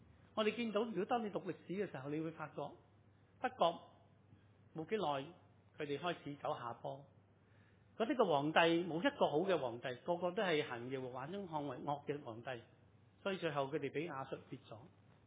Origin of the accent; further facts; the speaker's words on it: China; 我们中国人很熟这句说话，是吧？